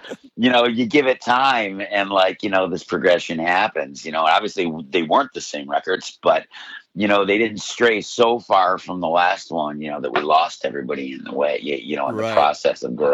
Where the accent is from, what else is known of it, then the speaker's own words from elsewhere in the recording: West Seneca, New York, United States; also born or lived in Buffalo; Yeah, I was born in South Buffalo and grew up in West Seneca and moved to the Elmwood area.